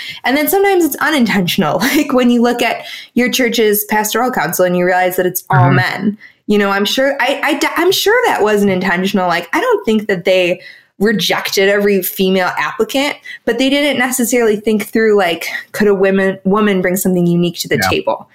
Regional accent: Madison, Wisconsin, United States; Like, I grew up in Madison, Wisconsin, which is hippie land.

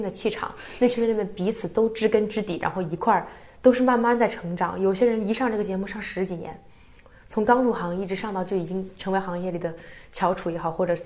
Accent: southern China, China; 因为我是南方人嘛，南方人小我家小时候有线是可以收到台湾的那个电视节目的。

